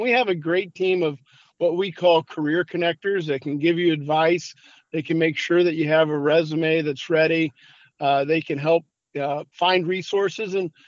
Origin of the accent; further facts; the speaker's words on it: Indiana, United States; I grew up in the Rust Belt down near Fort Wayne.